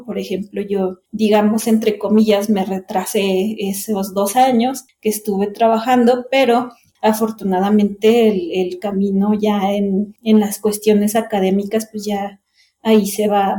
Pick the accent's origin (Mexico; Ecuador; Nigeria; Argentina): Mexico; Zacatecas; moved away as an adult; now in Mexico City, Mexico; de Zacatecas me vine a la Ciudad de México